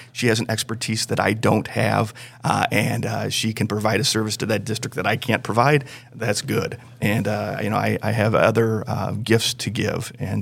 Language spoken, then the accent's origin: English; Gary, Indiana, United States; You know, I was a young kid. I grew up in Gary, Indiana. And so as a child of a working class family, college was important to my family.